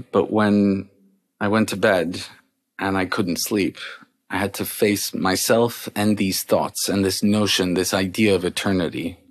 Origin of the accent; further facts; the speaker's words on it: Paris, Île-de-France, France; I was born and raised in Paris.